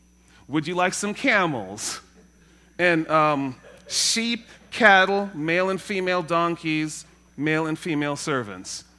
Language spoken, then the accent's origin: English; Trinidad & Tobago; I mean, I'm from Trinidad and my wife is German and Native American, so we can't get away with that.